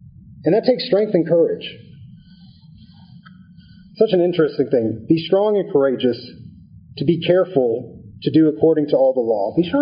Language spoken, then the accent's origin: English; United States; As an American, as a nation, we have taken on this title of brave.